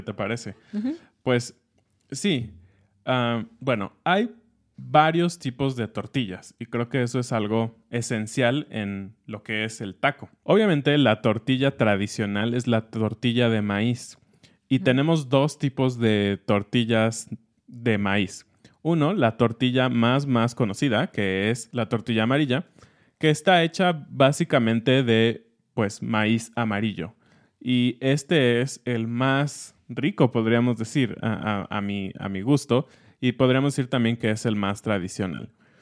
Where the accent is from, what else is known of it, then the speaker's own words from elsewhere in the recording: Mexico City, Mexico; nosotros, que somos personas del Centro y de la Ciudad de México